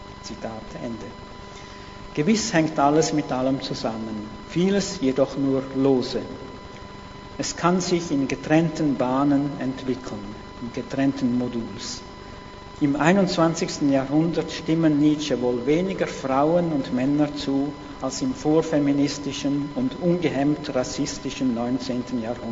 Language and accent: German; Switzerland; In meinem Land, meinem Herkunftsland, der Schweiz